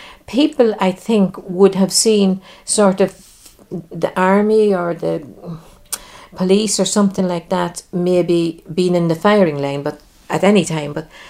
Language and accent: English; Northern Ireland, United Kingdom; And when we go on holidays, if they say you're from England, we say very definitely, no, we're from Ireland.